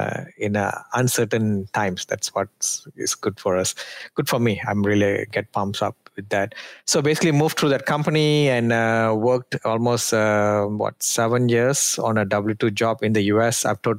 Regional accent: Malaysia; now in United States; So I'm from Southeast Asia, a country called Malaysia. It's just nearby to Singapore

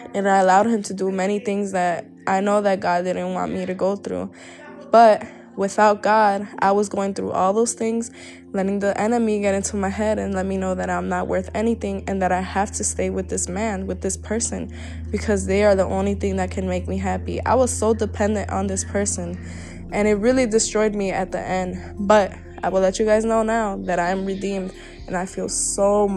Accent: Chicago, Illinois, United States; I'm from Chicago, Illinois. My parents are both Mexican. They came from Mexico about 1970s. Yeah, they met in Chicago. I grew up there in a very, very urban area

